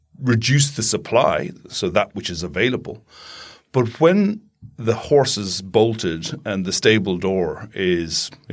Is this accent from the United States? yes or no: no; Ireland; I know that growing up in Ireland, nobody was paying attention.